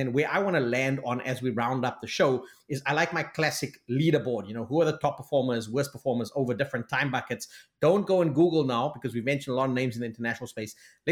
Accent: South Africa; now in North America; it's because I'm a South African.

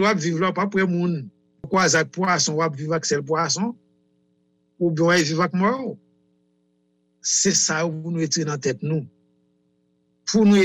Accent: Haiti; Et il faut nous reconstruire nous en tant que haïtien.

